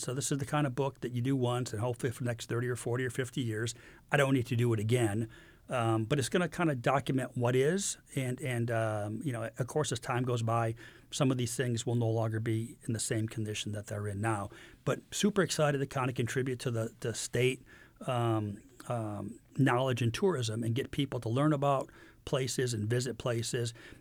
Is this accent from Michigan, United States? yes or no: yes; Detroit, Michigan, United States; But I grew up in Metro Detroit, and Metro Detroit is so much different than Kansas.